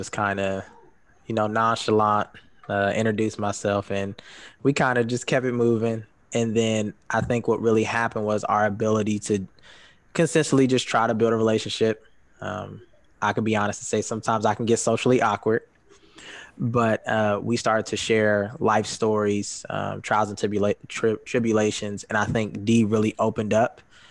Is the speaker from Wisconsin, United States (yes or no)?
no; Columbus, Ohio, United States; moved away as an adult; now in Grand Rapids, United States; Yeah, so I'm originally from Columbus, Ohio. I moved to Grand Rapids about 3 years ago.